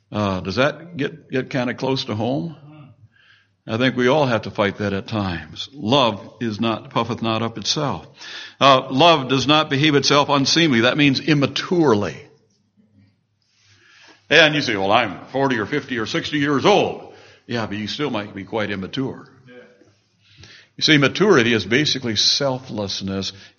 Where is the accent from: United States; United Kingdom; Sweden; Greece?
United States; Peoria, Illinois; I grew up in Peoria where they build those things.